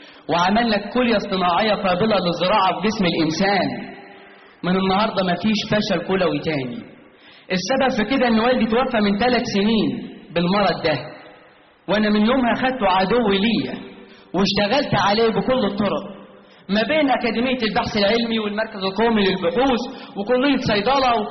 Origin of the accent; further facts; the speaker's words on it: Egypt; أنا عالم مصري